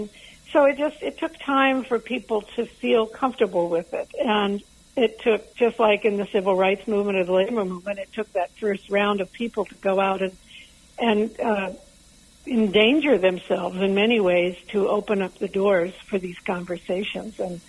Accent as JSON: {"language": "English", "town": "Potter Valley", "region": "California", "country": "United States", "tie": "born or raised there", "said": "I was born in Potter Valley in Northern California, then went to Ukiah High School."}